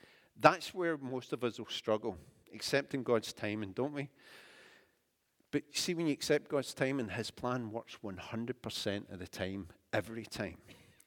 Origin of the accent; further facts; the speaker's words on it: United Kingdom; it's something to do with the congeniality and inability of being British, where we don't like to confront.